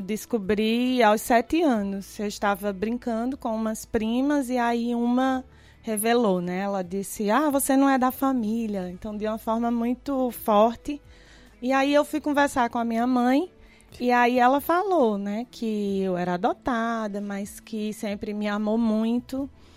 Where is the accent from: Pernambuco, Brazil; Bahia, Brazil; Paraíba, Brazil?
Pernambuco, Brazil; Serra Talhada; born there; eu nasci em Serra Talhada e eu fui adotada